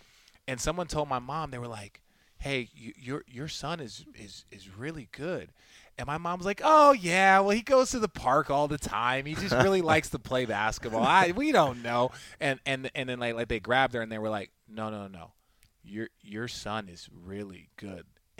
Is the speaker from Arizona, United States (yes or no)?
yes; Phoenix, Arizona, United States; Now, I grew up in Phoenix.